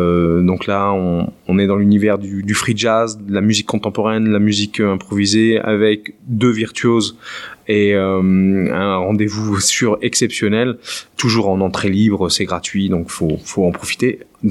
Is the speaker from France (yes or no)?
no; Italy; accent: Mediterranean, Italian; avec mon magnifique accent méditerranéen et italien.